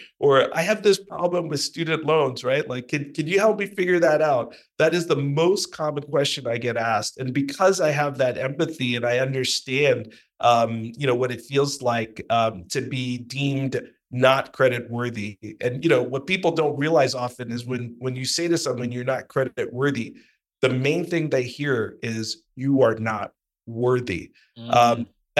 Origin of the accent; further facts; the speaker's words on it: California, United States; You know, in my home state of California, 58% of the population is African-American like me, Asian-American or Latino.